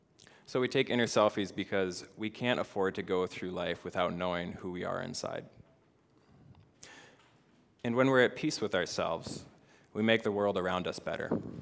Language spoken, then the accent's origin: English; Wisconsin, United States; I was raised in Wisconsin.